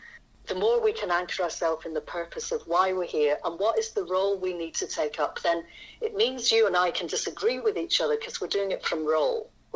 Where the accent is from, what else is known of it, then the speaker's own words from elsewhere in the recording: Scotland, United Kingdom; Growing up in Scotland, where it's a pretty argumentative culture